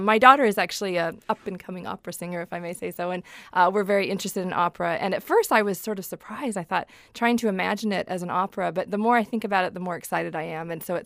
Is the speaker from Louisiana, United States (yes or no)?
no; Alaska, United States; I'm from Alaska, and there's just tremendous interest in Alaska around the world.